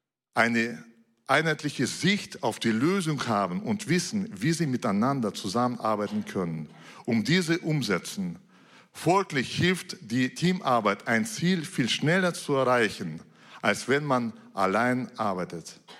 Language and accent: German; Russia; Wisst ihr, ich komme ja aus Russland jetzt